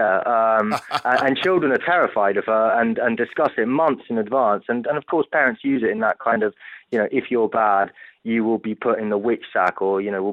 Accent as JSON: {"language": "English", "country": "Italy", "tie": "born or raised there", "said": "I grew up in Italy, and my parents, being British, you know, tried to tell me the best they could about"}